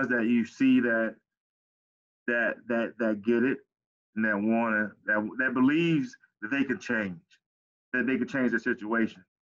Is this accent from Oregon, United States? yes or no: no; Pompano Beach, Florida, United States; growing up in Cali City, Pompano. I fought every day when we had this whole gang thing established